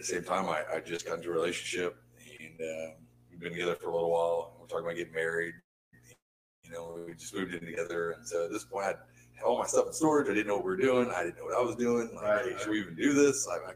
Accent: Texas, United States; You know, even growing up in Texas, I just didn't realize because in Galveston and Freeport, all the stuff, there's waves.

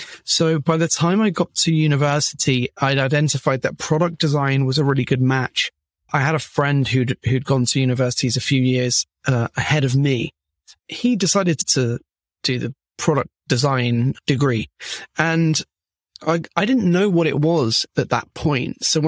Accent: London, United Kingdom; now in Barcelona, Spain; I'm based in Barcelona. I'm from London in the UK. But I moved to Barcelona a few years ago

